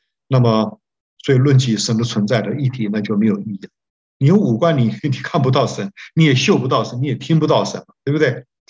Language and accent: Chinese; Taiwan; 我们从台湾来的，我进 Westminster 比他整整晚10年。